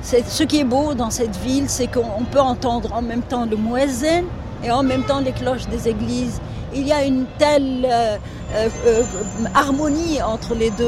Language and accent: French; Beirut, Beirut Governorate, Lebanon; moved away; On va monter vers Achrafieh, là où j'ai grandi, là où j'ai vécu.